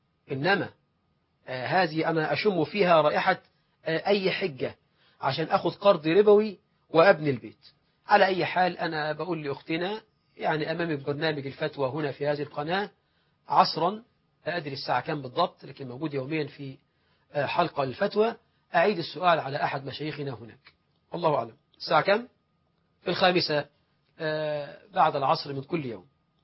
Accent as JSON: {"language": "Arabic", "country": "Egypt", "said": "بلدنا مصر"}